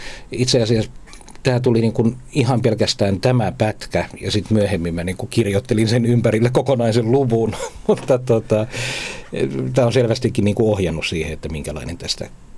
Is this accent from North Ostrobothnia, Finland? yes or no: yes; Kuusamo, North Ostrobothnia, Finland; kun mä nyt olen sieltä Kuusamosta kotoisin